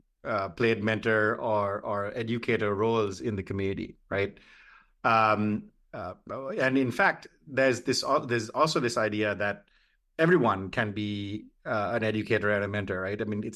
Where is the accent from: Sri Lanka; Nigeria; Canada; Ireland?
Sri Lanka; now in United States; So I grew up in Sri Lanka, on the other side of the world from where I live right now, a small little country, 20 million people. There's very few of us in the US. And in Sri Lanka, it's a majority Buddhist community. I call myself Buddhist as well.